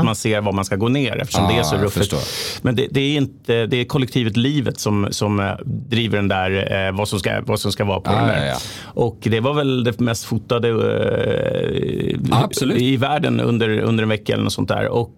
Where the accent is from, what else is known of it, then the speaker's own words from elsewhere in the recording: Sundbyberg, Stockholm County, Sweden; så jag kommer från Sumpan. Jag är äldst i en barnaskara. Lillebror, syrran och jag.